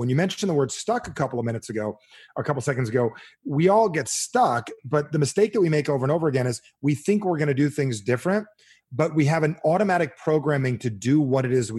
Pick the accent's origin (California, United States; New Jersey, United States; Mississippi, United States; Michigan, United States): New Jersey, United States; I had a college roommate and I'm from Jersey.